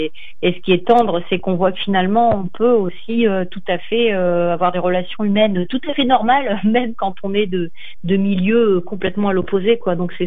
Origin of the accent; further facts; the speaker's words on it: Nouvelle-Aquitaine, France; je viens de la région de Bordeaux